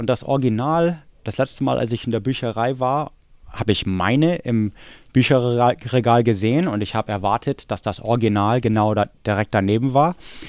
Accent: Corvallis, Oregon, United States; Und Corvallis ist meine Heimatstadt.

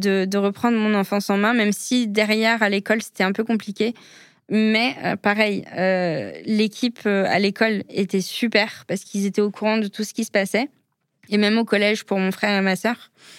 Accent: Netherlands; c'était compliqué, parce qu'on est néerlandais

